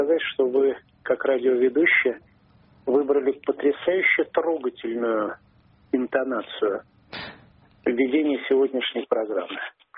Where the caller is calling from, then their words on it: Moscow, Russia; Я беспокою вас из Москвы.